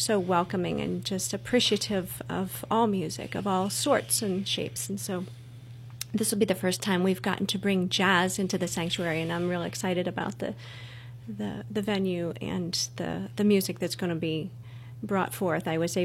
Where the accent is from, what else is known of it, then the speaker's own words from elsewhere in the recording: Pennsylvania, United States; I'm from Western Pennsylvania, up north in Venango County, and I went to Slippery Rock University.